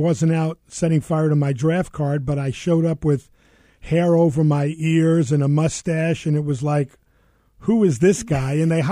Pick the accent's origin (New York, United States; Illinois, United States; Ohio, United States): New York, United States; East Meadow; I grew up in East Meadow, Long Island, New York, not Long Island, which I learned in first grade.